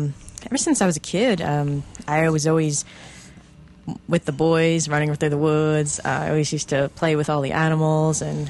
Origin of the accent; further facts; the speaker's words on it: Pennsylvania, United States; also born or lived in New Jersey; pretty much I grew up in Pennsylvania, lived there since I was 5 years old. Till I was 14, then I started high school back in Jersey, where I was born, and I did also my undergrad in Jersey